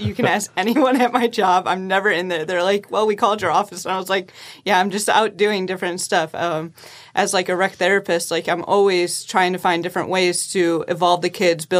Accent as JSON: {"language": "English", "town": "Deansboro", "region": "New York", "country": "United States", "said": "So I'm originally from Deansboro, New York. It's about an hour away from Oneonta. I played for Waterville High School."}